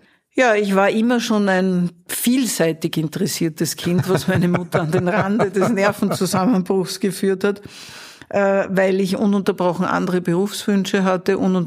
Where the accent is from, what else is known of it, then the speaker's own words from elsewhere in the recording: Vienna, Austria; Also ich bin in Wien geboren, komme eigentlich in vierter oder fünfter Generation aus Wien, bin also eine Ur-Wienerin. Inzwischen sage ich, mehr Ostösterreicher geht fast nicht, weil ich wohne jetzt in Niederösterreich, bin Ur-Wienerin und arbeite im Burgenland.